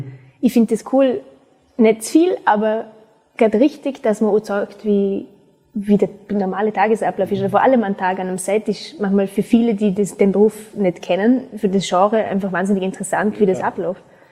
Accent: Vorarlberg, Austria; Und ich bin eine sehr stolze Österreicherin.

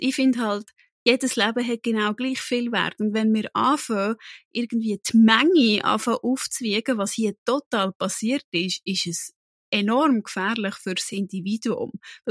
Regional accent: Switzerland; Und ich meine, bei uns in der Schweiz

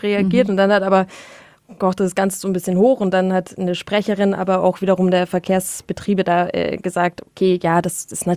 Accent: Munich, Bavaria, Germany; als Münchner mit dem MVV

